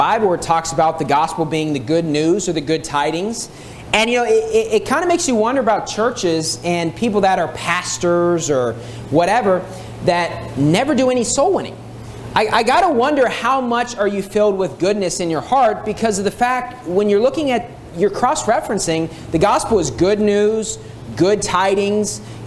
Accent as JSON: {"language": "English", "region": "West Virginia", "country": "United States", "tie": "born or raised there", "said": "because I grew up in West Virginia, and it's called the Mountain State."}